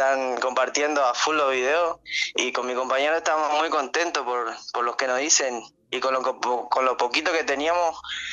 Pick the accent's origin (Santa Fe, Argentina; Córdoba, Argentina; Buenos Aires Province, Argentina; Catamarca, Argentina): Santa Fe, Argentina; Vera; Yo soy de, sí, de Vera Santa Fe, tengo 19 años y soy del Colegio Superior, número 42.